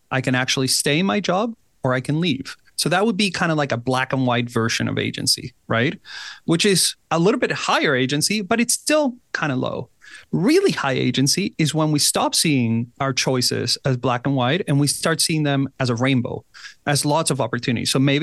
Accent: Caracas, Capital District, Venezuela; moved away; I was born and raised in Caracas, Venezuela. And it's a place that unfortunately fell into anarchy and there was a lot of violence.

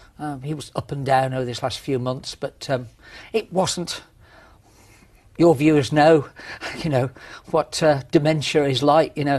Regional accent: Solihull, West Midlands, United Kingdom; born there; I'm not a Brummie, I was born in Solihull.

